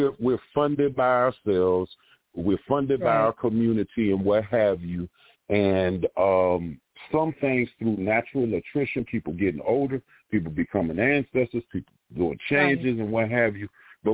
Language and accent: English; Washington, District of Columbia, United States; See, I'm born and raised in Washington, D.C., right?